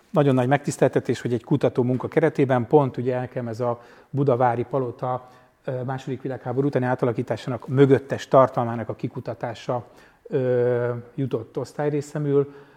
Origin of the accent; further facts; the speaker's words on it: Budapest, Hungary; én mondjuk úgy, hogy fővárosi építész vagyok, bár már néhány éve Szentendrén lakom családommal.